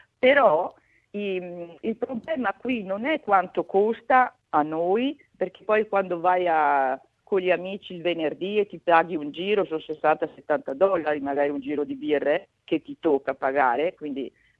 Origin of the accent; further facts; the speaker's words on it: Trentino-Alto Adige, Italy; now in Australia; io sono trentina, quindi la magia del Natale, i nostri mercatini sono bellissimi.